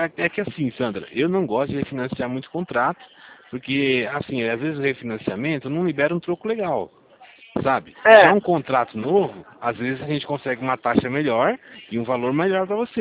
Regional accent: Campinas, São Paulo, Brazil; Eu sou aqui de Campinas, sou aqui do ladinho.

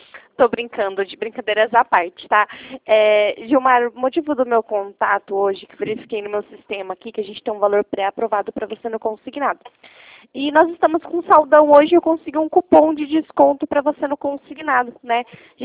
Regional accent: Curitiba, Paraná, Brazil; Porque está o DDD 41. Mas eu sou de Curitiba.

